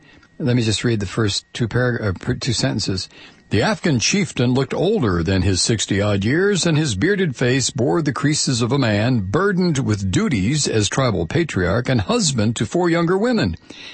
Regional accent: United States; You know, I'm an American.

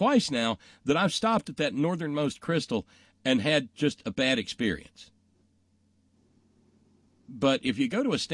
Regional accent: the South, United States; Well, see, I'm a Southerner, so I'll sub in crystals for your White Castles.

